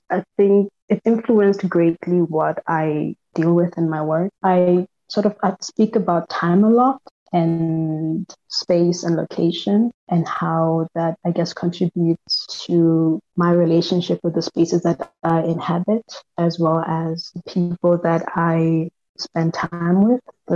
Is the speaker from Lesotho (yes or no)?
yes; Lesotho; I am an artist from Lesotho, where I am currently based, but I'm also somewhat based in Johannesburg.